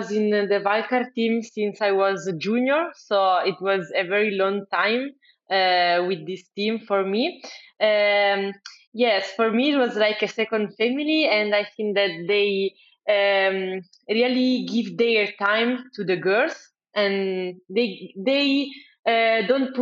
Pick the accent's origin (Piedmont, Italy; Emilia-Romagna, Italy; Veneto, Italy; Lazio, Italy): Piedmont, Italy; Cuneo; born there; English is a second language; Yes, I was born in Cuneo, that is a city next to the mountain. So there were a lot of snow during the winter.